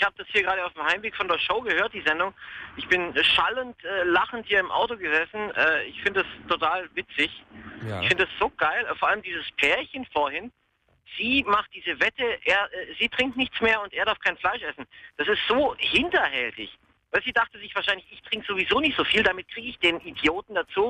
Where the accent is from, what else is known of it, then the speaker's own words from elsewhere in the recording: Friedrichshafen, Baden-Württemberg, Germany; now in Oldenburg, Germany; Also, ich komme eigentlich aus Friedrichshafen am Bodensee, aber ich lebe leider jetzt in Oldenburg.